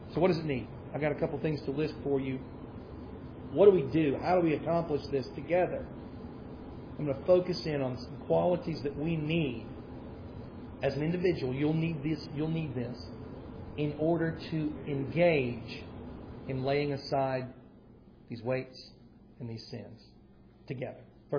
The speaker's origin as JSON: {"language": "English", "region": "Tennessee", "country": "United States", "said": "I'm from Tennessee, you know."}